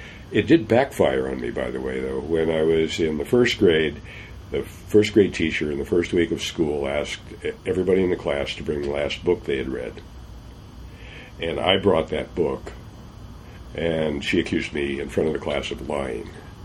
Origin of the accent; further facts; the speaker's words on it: The Dalles, Oregon, United States; I grew up in the Dalles, Oregon, which is on the Columbia River, about 80 miles east of Portland, high desert.